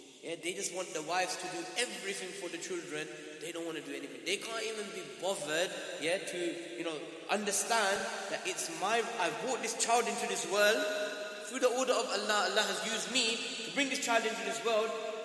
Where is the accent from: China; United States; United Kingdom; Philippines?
United Kingdom; Newham, London; I was born and bred in Newham, Forest Gate, Manor Park.